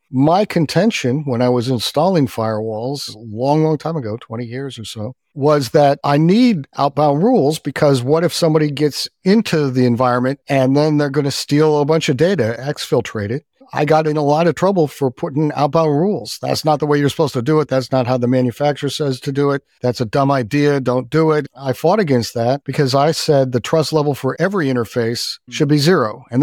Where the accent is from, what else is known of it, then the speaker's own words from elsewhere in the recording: Texas, United States; I'm from Texas. I get to go wherever I want.